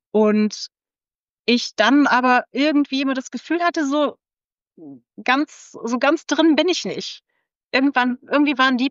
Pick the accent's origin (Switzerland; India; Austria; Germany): Germany; Bremen; now in Berlin, Germany; Also, ich bin ja in Bremen groß geworden